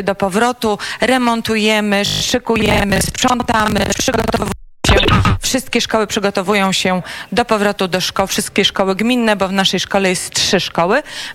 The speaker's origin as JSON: {"language": "Polish", "town": "Ładzyń", "region": "Masovian Voivodeship", "country": "Poland", "tie": "born or raised there", "said": "Tak, ja jestem rodowitą Ładzynianką, reprezentuję nie tylko oświatę, ale również wieś Ładzyń, która leży tak jakby na początku Stanisławowa albo na końcu"}